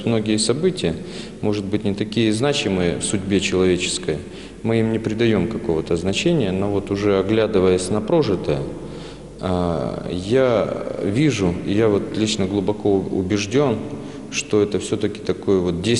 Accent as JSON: {"language": "Russian", "town": "Polevskoy", "region": "Sverdlovsk Oblast", "country": "Russia", "tie": "born or raised there", "said": "Я сам родом из Полевского."}